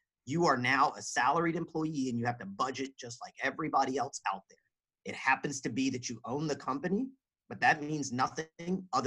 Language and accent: English; Atlanta, Georgia, United States; I mean, you know, for me, I grew up in Atlanta. I went to, you know, kind of took the traditional beaten path.